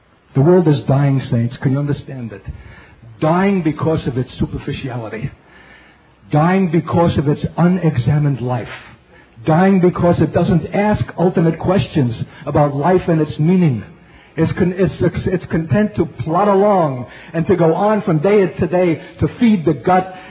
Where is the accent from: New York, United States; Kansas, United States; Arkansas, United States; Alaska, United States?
New York, United States; Brooklyn; Because I was a Jewish kid growing up in Brooklyn